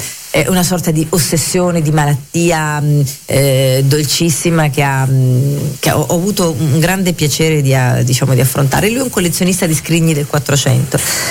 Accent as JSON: {"language": "Italian", "town": "Rome", "region": "Lazio", "country": "Italy", "tie": "born there", "lives_now": "Turin, Italy", "said": "Io abito a Torino, sono nata a Roma"}